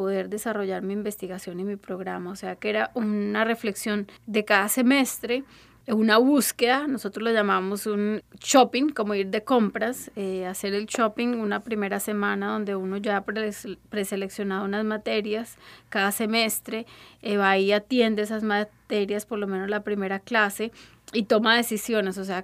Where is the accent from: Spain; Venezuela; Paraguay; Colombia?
Colombia; como colombiana, habiendo hecho mi pregrado en la Universidad en Colombia de Ingeniería de Sistemas, fue un cambio cultural bastante grande al que me tuve que acomodar